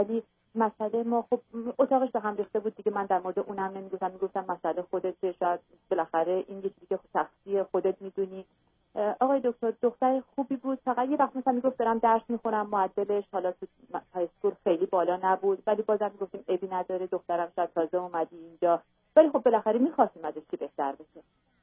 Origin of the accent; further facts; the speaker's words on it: Iran; moved away as an adult; now in United States; یه دختر 18 ساله دارم. ما 8 سال پیش از ایران اومدیم به آمریکا.